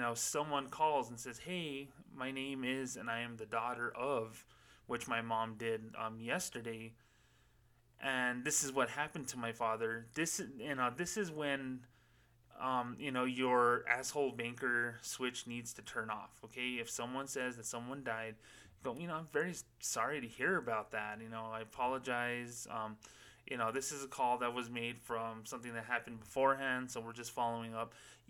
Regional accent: Las Cruces, New Mexico, United States; they opened branches here in my hometown of Las Cruces in the last few years.

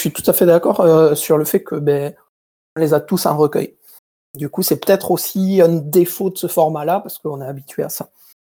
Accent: Southern France, France; accent: southern French; Avec mon magnifique accent.

